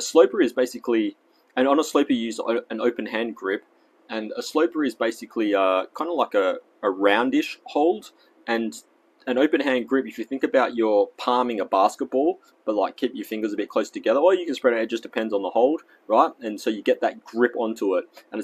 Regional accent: Australia; accent: Australian; Oh, I feel like I'm in a really Australian accent today. For those of you who know, I'm actually Australian

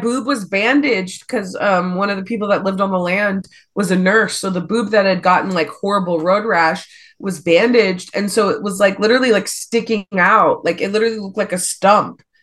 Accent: Nevada, United States; And I'm from Nevada. In the desert, we don't have bugs.

